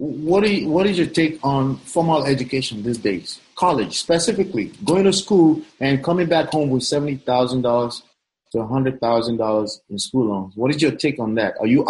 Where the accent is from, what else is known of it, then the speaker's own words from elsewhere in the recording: Nigeria; I'm Nigerian